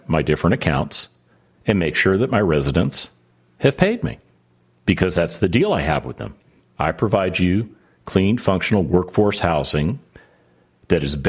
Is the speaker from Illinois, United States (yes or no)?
no; Las Vegas, Nevada, United States; Having grown up in Las Vegas, Nevada, I am very well aware of what gambling is.